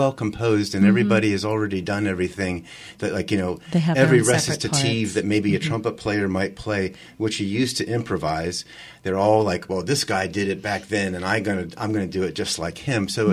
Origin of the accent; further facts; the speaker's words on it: Pennsylvania, United States; I'm from Pennsylvania.